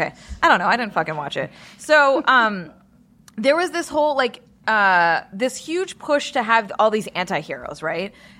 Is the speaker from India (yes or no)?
no; Canada; I'm Canadian.